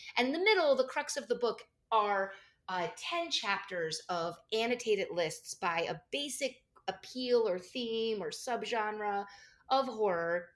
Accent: New Jersey, United States; I grew up in New Jersey, so of course it was a local mall.

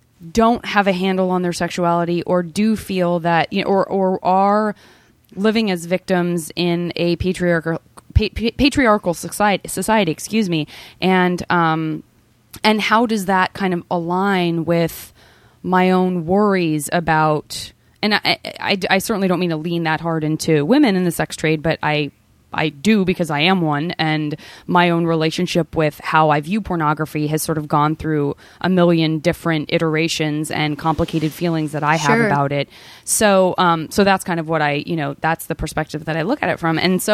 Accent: Tucson, Arizona, United States; I'm from Tucson, you have this sort of seedy underbelly side of things

